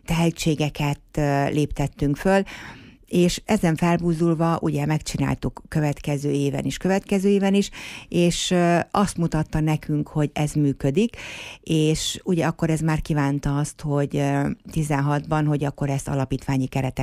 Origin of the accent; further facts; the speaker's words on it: Miskolc, Borsod-Abaúj-Zemplén, Hungary; De ha már befutott művészek és miskolciak vagyunk, akkor kössük őket Miskolchoz.